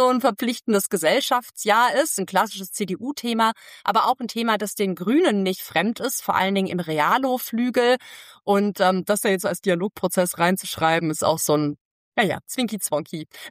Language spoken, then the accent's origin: German; Baden-Württemberg, Germany; aber auch in meinem Heimatbundesland Baden-Württemberg